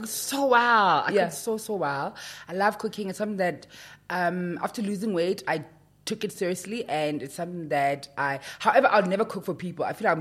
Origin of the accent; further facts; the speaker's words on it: Mahikeng, North West, South Africa; I'm from Mafikeng. I am 34 years of age.